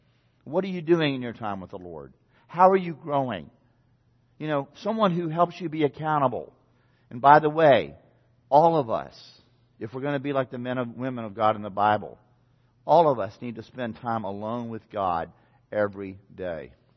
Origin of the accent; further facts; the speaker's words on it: Norfolk, Virginia, United States; When I grew up here in Norfolk, I was privileged to grow up in a successful family. My dad was an attorney here in town and still is.